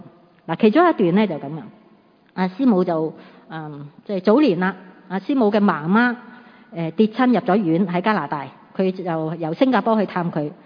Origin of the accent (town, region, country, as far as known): China